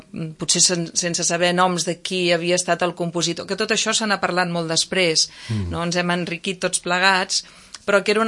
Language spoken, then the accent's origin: Catalan; Malgrat de Mar, Catalonia, Spain; soc de Malgrat de Mar, i a Malgrat de Mar, sí.